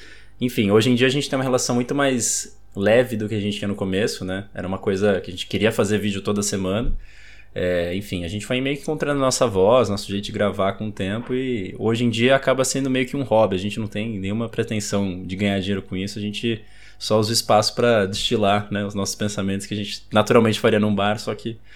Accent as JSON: {"language": "Portuguese", "country": "Brazil", "said": "Somos brasileiros, afinal, né?"}